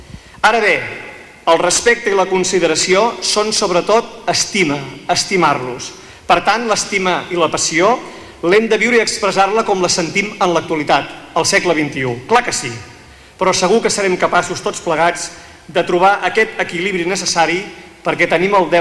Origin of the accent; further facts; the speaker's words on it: Sitges, Catalonia, Spain; l'essència de com som la gent de Sitges